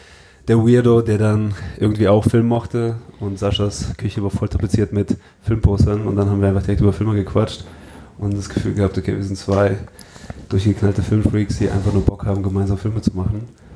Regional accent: Hesse, Germany; meine kleine Heimatstadt, wo ich aufgewachsen bin, bei Frankfurt, gibt es halt ein … Festival.

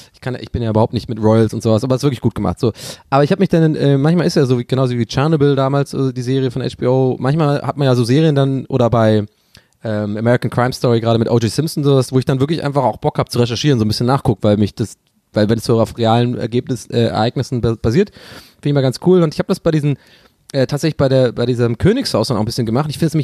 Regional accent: Dublin, Leinster, Ireland; German is a second language

